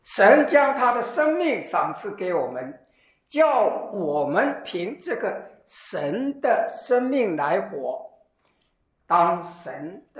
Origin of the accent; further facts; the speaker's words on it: China; 我们中国人有一句话说：“人不为己，天诛地灭。”